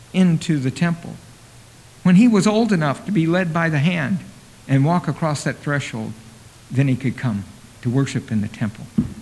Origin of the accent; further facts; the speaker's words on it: Oklahoma, United States; I'm from Oklahoma. They got this word down there.